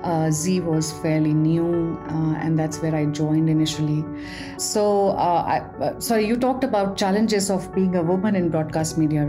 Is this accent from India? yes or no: yes; Delhi, India; I was born and brought up in Delhi, so that makes me a true blue Punjabi.